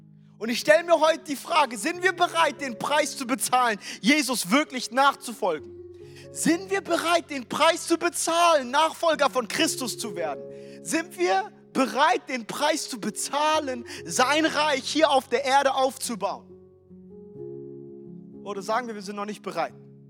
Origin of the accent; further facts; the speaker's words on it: Frankfurt, Hesse, Germany; Meine Frau und ich haben uns entschieden, im letzten Jahr nach Frankfurt zu ziehen. Ich bin in Frankfurt groß geworden